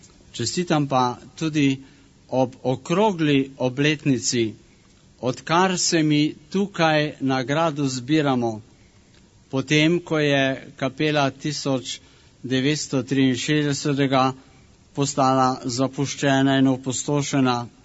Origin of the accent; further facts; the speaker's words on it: Ljubljana, Central Slovenia, Slovenia; danes smo torej 20-tič tukaj, da ob obnovljeni kapeli kot Ljubljančani praznujemo svoj praznik